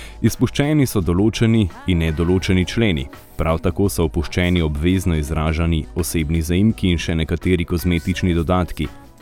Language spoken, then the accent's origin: English; Slovenia; English is a second language; I come from Slovenia.